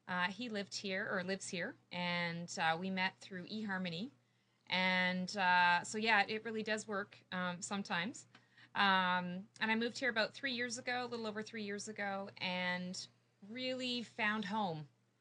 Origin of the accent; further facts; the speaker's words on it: Canada; now in Morrisville, United States; I am a Canadian. I'm a crazy Canuck. And I moved here 3 years ago, a little over 3 years ago.